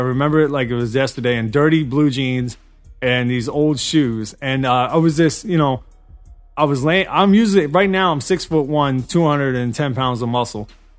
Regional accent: New York City, New York, United States; And, you know, in New York, it's a rough place to live. I grew up in Queens and, you know, Jamaica, Queens.

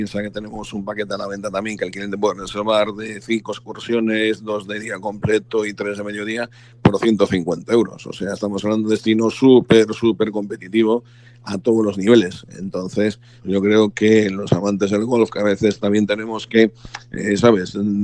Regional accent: Galicia, Spain; No, pero bueno, yo soy gallego, evidentemente

